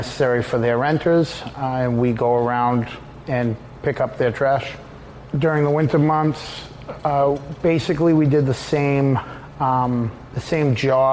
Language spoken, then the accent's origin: English; Boston, Massachusetts, United States; I'm from the Boston area.